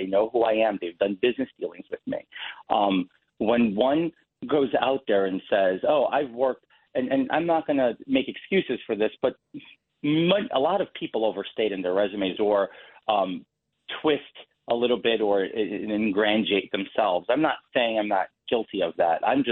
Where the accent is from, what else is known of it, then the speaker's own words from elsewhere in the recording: Queens, New York, United States; born there; I was born in Elmhurst Hospital in Queens, July 22nd, 1988.